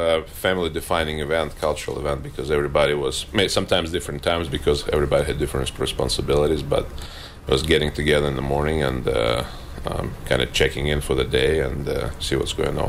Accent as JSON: {"language": "English", "country": "Ukraine", "said": "I come from Ukraine"}